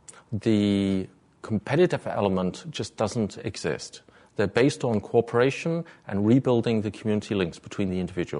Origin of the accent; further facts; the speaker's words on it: England, United Kingdom; moved away as an adult; now in United States; Outside of the USA, I'm an Englishman. I moved here 8 years ago.